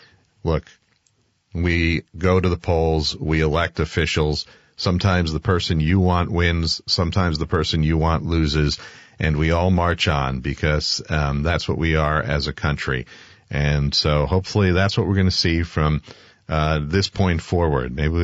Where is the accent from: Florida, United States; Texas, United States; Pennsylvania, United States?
Pennsylvania, United States; back home in Pennsylvania, they have him in different scenes around my hometown.